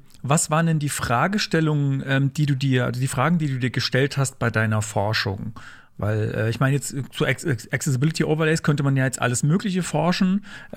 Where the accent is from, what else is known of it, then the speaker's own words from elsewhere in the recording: Karlsruhe, Baden-Württemberg, Germany; Wir kommen ja aus Karlsruhe.